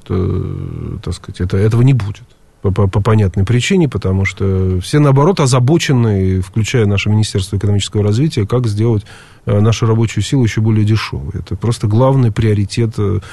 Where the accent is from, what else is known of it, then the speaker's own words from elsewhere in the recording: Moscow, Russia; Я коренной москвич